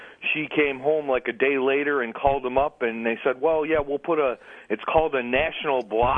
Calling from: New York, United States; Hi, guys. I'm in Rendaquite.

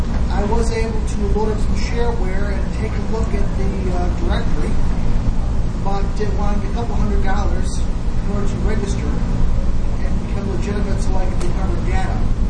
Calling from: Webster, United States; from Webster.

